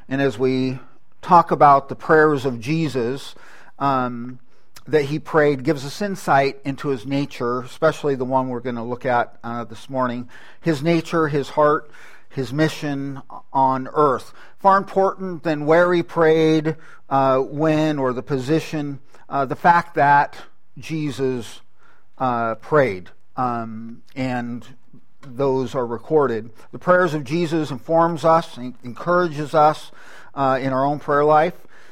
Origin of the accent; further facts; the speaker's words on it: California, United States; I grew up in the San Joaquin Valley, and so that is a huge valley.